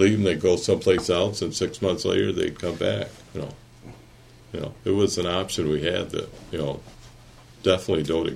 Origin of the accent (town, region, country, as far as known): DeWitt, Michigan, United States; born or raised there; also born or lived in Lansing